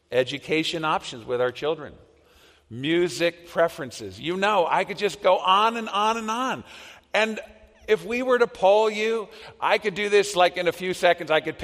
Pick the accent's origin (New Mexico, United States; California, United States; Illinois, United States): California, United States; Well, come on, I grew up in Southern California.